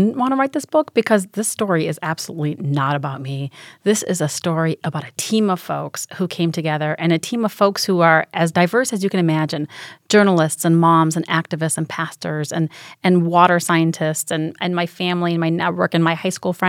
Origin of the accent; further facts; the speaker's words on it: Sheffield, Yorkshire and the Humber, United Kingdom; born there; So I was born in the UK. I was born in Sheffield, England. My father was studying there.